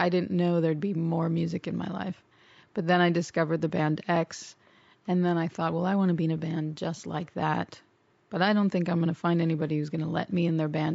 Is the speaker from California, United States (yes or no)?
yes; Sherman Oaks, California, United States; I grew up in Sherman Oaks. In the valley.